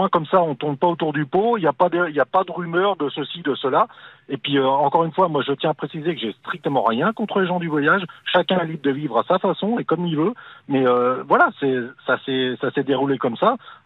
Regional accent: Paris, Île-de-France, France; now in Switzerland; Je suis parisien d'origine.

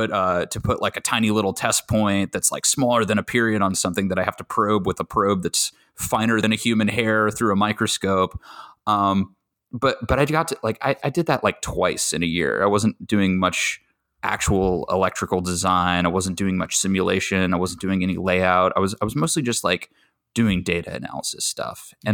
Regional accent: Montana, United States; I went to school at Montana State University. Go Bobcats. I grew up in Montana.

